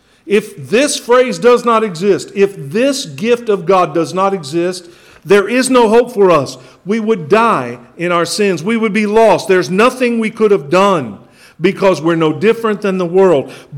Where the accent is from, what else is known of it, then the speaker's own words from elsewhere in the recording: Kansas, United States; And I grew up in Kansas and I say you guys. I still say y'all once in a while, but that's because I've been in Texas for a long time.